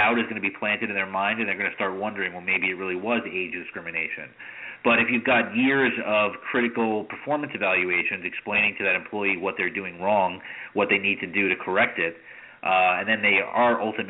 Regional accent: New York, United States; My home state of New York is almost as bad, but not quite.

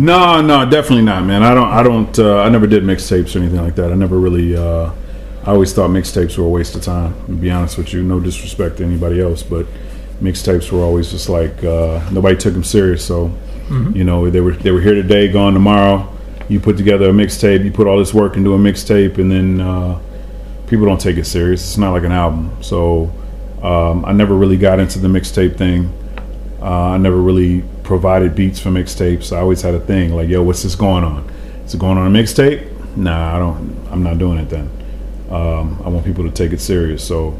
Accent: Grand Rapids, Michigan, United States; I grew up in Grand Rapids, so I was all about the East Coast.

